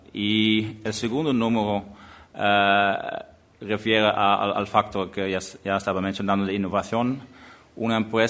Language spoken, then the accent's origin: Spanish; Netherlands; hablando sobre los éxitos de países pequeños como Holanda, yo soy holandés, y Uruguay en el fútbol mundial.